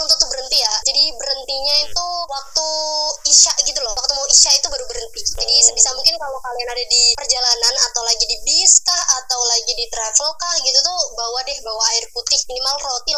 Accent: Central Java, Indonesia; Aku aslinya Jawa Tengah, jadi kalau semisal udah minggu terakhir nih hamin 5 gitu tuh, aku tuh udah siap-siap buat mau pulang kampung gitu.

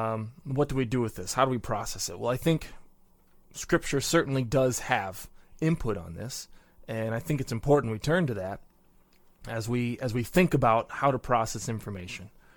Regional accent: Michigan, United States; now in Pennsylvania, United States; He's was born and raised in Michigan, and so I definitely, you know, I consider myself a Michigander by root, but I've been here in Pennsylvania now for almost 15 years.

